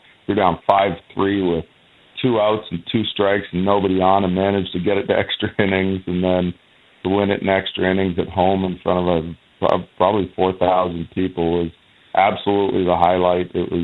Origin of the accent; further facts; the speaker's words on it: Georgetown, Ontario, Canada; I grew up in Georgetown, Ontario, playing playing sandlot baseball here